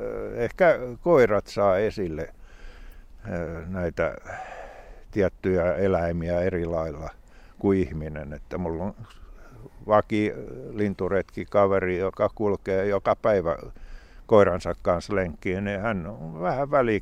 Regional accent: Ohkola, Uusimaa, Finland; kotikylässäni Ohkolassa

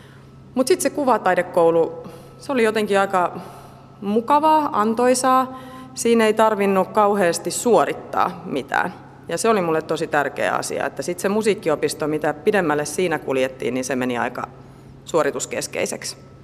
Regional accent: Helsinki, Uusimaa, Finland; also born or lived in Espoo; mä oon helsinkiläinen taiteilija, vaikkakin mä oon syntynyt Espoossa, mutta että kyllä mä koen, että mä oon ihan täysiä helsinkiläinen.

